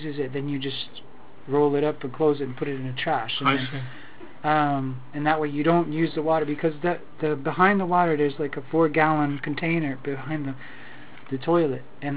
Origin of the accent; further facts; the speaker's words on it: Lebanon; Well, in Lebanon, we lived through a long civil war.